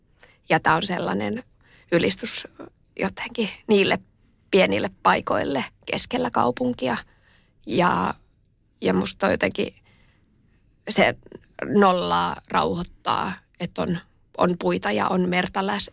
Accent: Espoo, Uusimaa, Finland; also born or lived in Vantaa; Mä oon kasvanut Vantaalla ja Espoossa mun lapsuuden ja nuoruuden Espoossa aika pienessä kylässä, jossa mentiin metsän poikki kouluun ja meidän tien päässä oli metsä ja puro

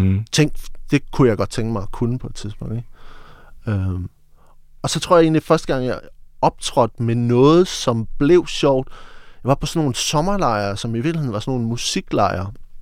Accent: Region of Southern Denmark, Denmark; jeg voksede op på Vestfyn, ude på landet, i en lille landsby uden for Middelfart. Og i 80'erne, det føltes lidt som sådan en comedy-ørken.

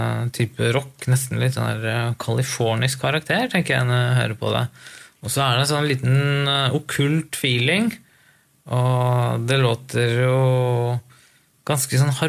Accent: Lillehammer, Innlandet, Norway; Lillehammer er jo liksom stedet hvor jeg vokste opp, eller si jeg er fra Gudbrandsdalen, sant? Så jeg gikk på skole der og tilbrakte veldig mye ungdomstiden min der og begynte å spille i band første gangen der ute.

